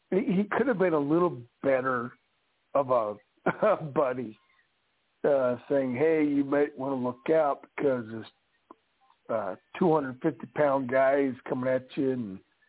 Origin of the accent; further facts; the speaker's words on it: Colorado, United States; also born or lived in Tennessee; Originally from Colorado.